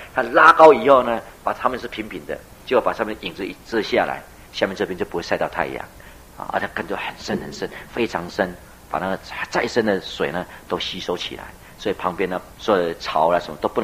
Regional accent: Taiwan; 不像我们台湾人呢，吃水果很挑剔的

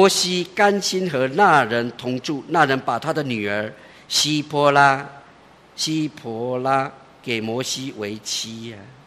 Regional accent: Taiwan; 以我们台湾人常常讲的，你就要认命啊

